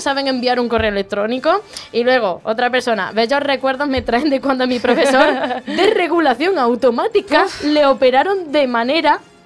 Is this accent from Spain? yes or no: yes; Jaén, Andalusia, Spain; yo soy de Jaén y estoy muy orgullosa de serlo